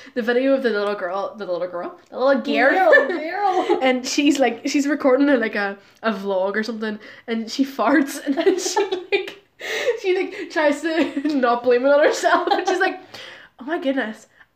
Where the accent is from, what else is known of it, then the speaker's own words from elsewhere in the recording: Derry, Northern Ireland, United Kingdom; But I'm from Derry, and we have the best fireworks of night.